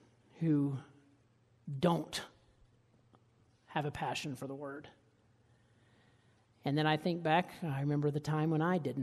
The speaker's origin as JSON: {"language": "English", "region": "Alabama", "country": "United States", "tie": "born or raised there", "said": "It was kind of like studying, and I grew up in Alabama. We didn't have to study."}